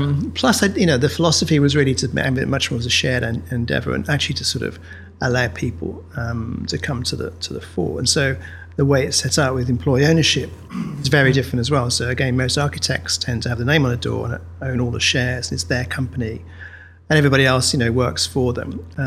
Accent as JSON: {"language": "English", "town": "Birmingham", "region": "West Midlands", "country": "United Kingdom", "tie": "born there", "said": "I was born in 1952 in Birmingham, and it was just after the war."}